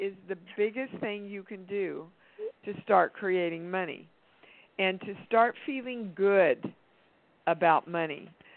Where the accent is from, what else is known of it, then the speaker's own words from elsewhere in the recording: Kansas, United States; So I'm from Kansas, Laura. And I know some of the messages we good Midwestern people get about making a lot of money.